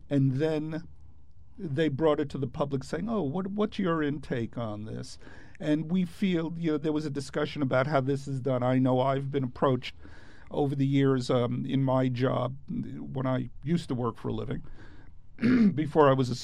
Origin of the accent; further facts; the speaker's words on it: United States; That's right. I'm truly an American.